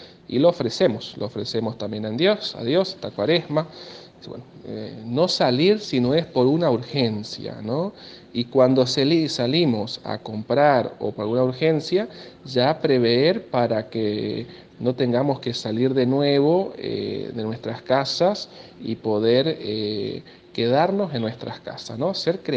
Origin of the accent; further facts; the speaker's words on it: Castelli, Argentina; soy un hijo de esa comunidad, súper agradecido por todo lo que he recibido de Castelli, de mi pueblo, de mi parroquia